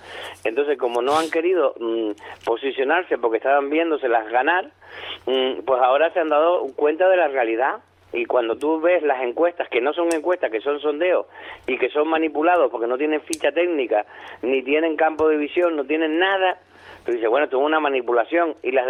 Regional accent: Canary Islands, Spain; somos canarios, no somos de Tenerife, de Las Palmas o del Hierro.

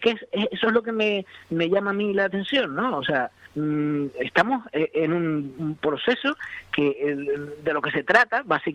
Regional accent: Canary Islands, Spain; yo como canario, ¿vale?

